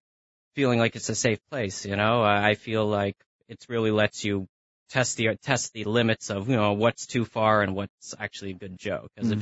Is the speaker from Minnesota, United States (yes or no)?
no; California, United States; No, actually, like most people, I'm not from here. I grew up in the Bay Area.